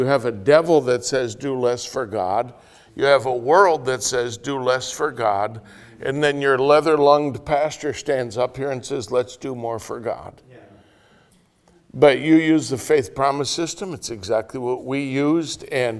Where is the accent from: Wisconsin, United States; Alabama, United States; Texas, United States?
Wisconsin, United States; Oshkosh; I am from Oshkosh, Wisconsin, Wildwood Baptist Church